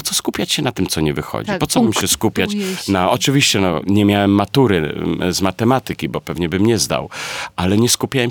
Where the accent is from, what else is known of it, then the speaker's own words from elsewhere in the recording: Wrocław, Lower Silesian Voivodeship, Poland; Ja jestem z Wrocławia. W zasadzie, no tak jakoś mi się tak fajnie układało od liceum